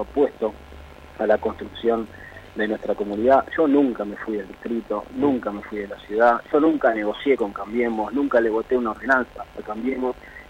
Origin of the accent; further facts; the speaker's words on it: Lanús, Buenos Aires Province, Argentina; Mis abuelos, mi hija, somos todos de Lanús.